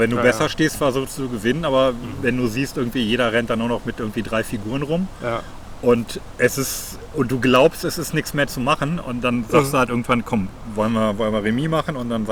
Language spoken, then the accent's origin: German; Germany; Als Deutscher hast du meistens 2 Wertungszahlen, das heißt diese deutsche Wertungszahl und dann das internationale Elo.